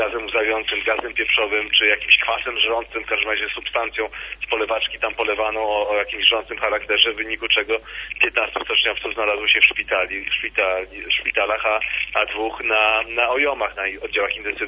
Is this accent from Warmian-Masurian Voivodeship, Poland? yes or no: no; Gdańsk, Pomeranian Voivodeship, Poland; bo jako gdańszczanin czułem taki obowiązek.